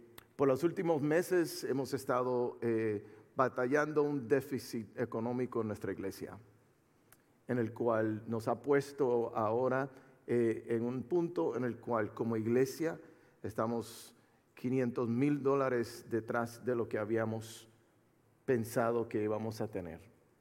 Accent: Puerto Rico; also born or lived in Florida, United States; yo soy natal de Puerto Rico. ¡Woo! Yeah, yeah, yeah, ok. Natal de Puerto Rico, pero viví 27 años de mi vida en el estado de la Florida.

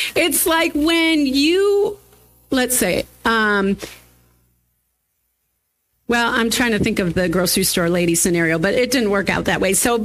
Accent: United States; Proud to say I'm American.

